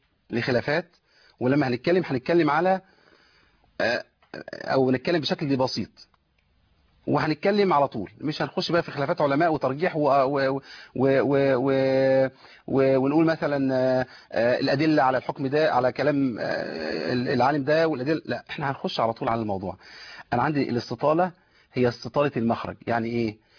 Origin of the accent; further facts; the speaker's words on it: Egypt; وده مشهور يعني عندنا في مصر كتير